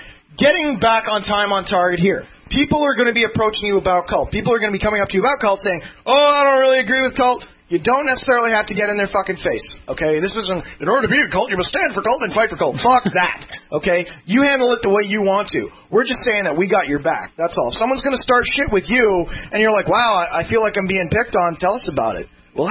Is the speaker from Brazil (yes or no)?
no; Canada; I don't even live in the U.S. I'm a Canadian.